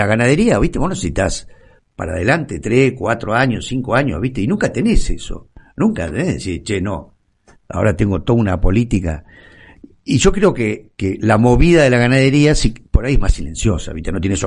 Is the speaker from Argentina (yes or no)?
yes; Argentina; un país ganadero como la Argentina, porque somos ganaderos